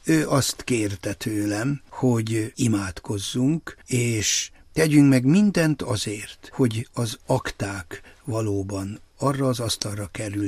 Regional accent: Hungary; mikor megtudták, hogy magyar vagyok

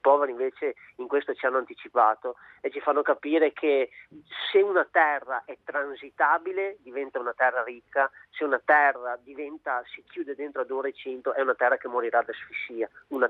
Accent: Veneto, Italy; Ma l'augurio è imbarazzante pronunciarlo da un veneto che è stato emigrante e oggi si dimentica di questa sua condizione.

